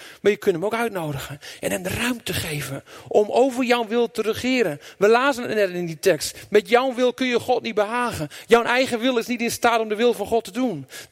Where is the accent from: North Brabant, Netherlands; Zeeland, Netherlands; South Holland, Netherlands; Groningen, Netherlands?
Groningen, Netherlands; Wil ik graag dat wij als Groningers meer westers gaan worden?